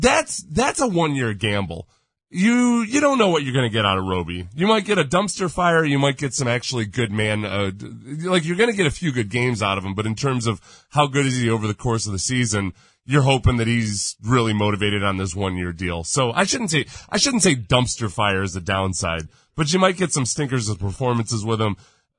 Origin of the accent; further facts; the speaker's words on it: Ireland; as an Irish immigrant, yeah. Well, an immigrant from Ireland, as an Irish immigrant